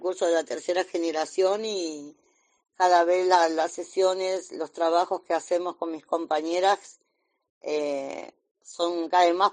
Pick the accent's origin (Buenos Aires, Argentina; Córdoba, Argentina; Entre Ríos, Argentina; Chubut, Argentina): Buenos Aires, Argentina; soy de Buenos Aires, Argentina